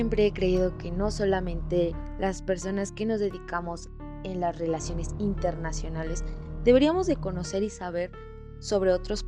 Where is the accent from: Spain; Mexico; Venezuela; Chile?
Mexico; porque nosotros somos mexicanos, solamente podemos festejar nuestras tradiciones como es el Día de Muertos.